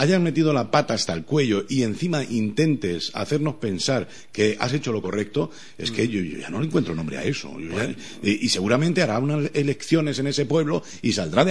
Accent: Spain; los españoles efectivamente le sacamos punta a todo

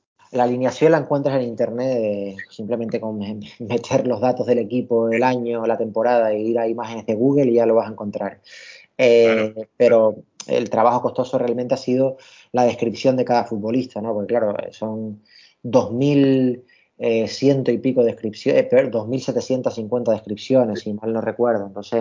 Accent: Canary Islands, Spain; soy de Tenerife y aquí el transporte siempre tarda el doble que cualquier zona de la península

